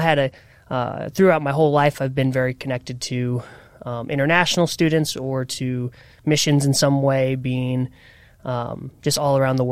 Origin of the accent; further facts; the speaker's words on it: Columbia, Missouri, United States; So originally I'm from Columbia, Missouri, born and raised there, went to a private Christian school there.